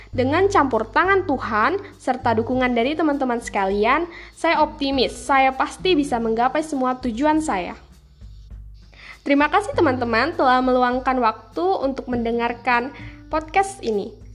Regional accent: Baturaja, South Sumatra, Indonesia; born there; Saya lahir di Batu Raja, tanggal 30 Juli 2003. Saat ini usia saya 18 tahun.

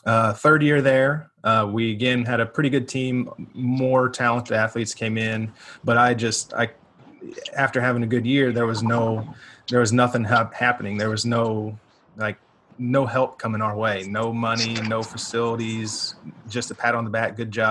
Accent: Topeka, Kansas, United States; I was born in Topeka, Kansas, raised in Topeka, Kansas.

